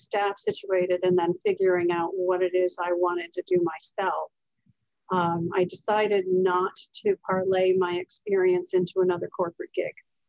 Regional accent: New England, United States; I grew up in New England. I am the youngest of four children and the only girl.

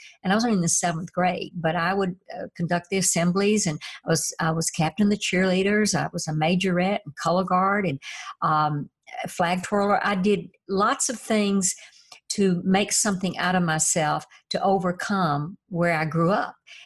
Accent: Tennessee, United States; You know, I was raised in Tennessee in poverty, and that was my gift

